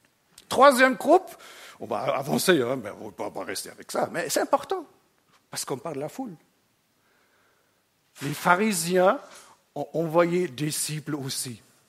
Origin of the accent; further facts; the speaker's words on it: Germany; first language German; French is a second language; Moi, je viens de l'Allemagne, hein, donc j'ai appris quelque chose avec vous.